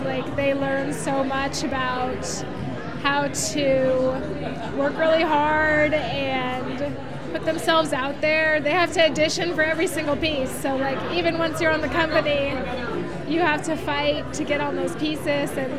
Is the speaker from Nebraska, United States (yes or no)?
no; Portland, Oregon, United States; I remember hearing about Jefferson dancers as a kid growing up in Portland.